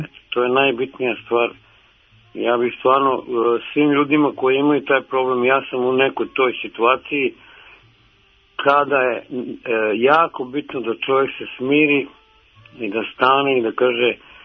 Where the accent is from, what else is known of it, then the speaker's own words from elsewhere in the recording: Serbia; kod nas u Srbiji